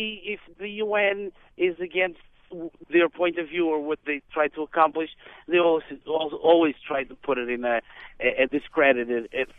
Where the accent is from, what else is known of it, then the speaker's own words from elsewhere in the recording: Portugal; English is a second language; now in United States; I'm from Portugal.